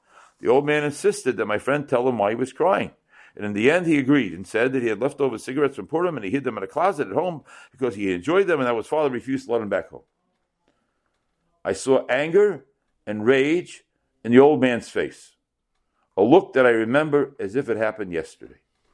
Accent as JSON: {"language": "English", "town": "Bnei Brak", "region": "Tel Aviv District", "country": "Israel", "tie": "born or raised there", "said": "I grew up in Bnei Brak."}